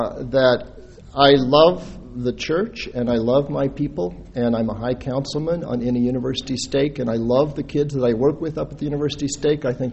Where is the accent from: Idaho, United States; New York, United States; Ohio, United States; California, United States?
Idaho, United States; also born or lived in Wyoming; was born in the Bighorn Basin, which is in the provinces of Mormonism, and as a child moved to the Boise Valley with my parents, which was also the provinces of Mormonism.